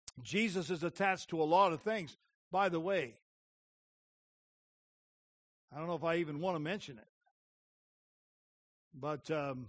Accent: United States; And then when I understood the threat of communism and Russia, I grew up in the United States

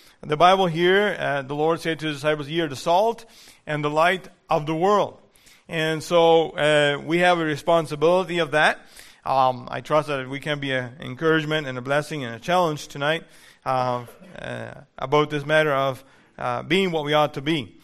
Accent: Mexico; English is a second language; I grew up in Mexico and I didn't speak English until I started at 16.

